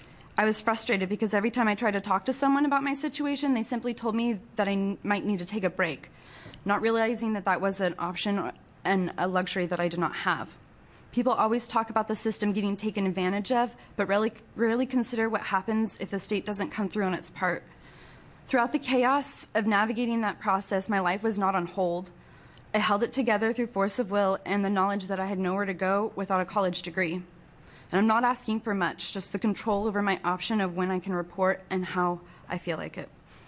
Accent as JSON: {"language": "English", "town": "Coos Bay", "region": "Oregon", "country": "United States", "said": "I'm from Coos Bay, Oregon."}